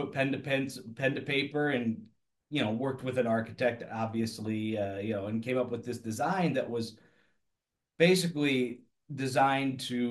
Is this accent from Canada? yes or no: no; Valparaiso, Indiana, United States; And I'm from Valparaiso, Indiana, which is about a 35, 40-minute drive from there.